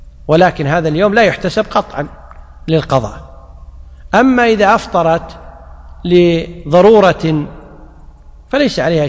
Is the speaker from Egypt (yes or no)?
no; Kuwait; إحنا عندنا في الكويت الأمر منظم من ولي الأمر